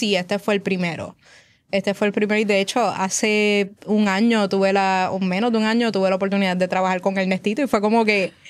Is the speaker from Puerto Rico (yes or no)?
yes; Puerto Rico; Nacida y criada aquí en Puerto Rico.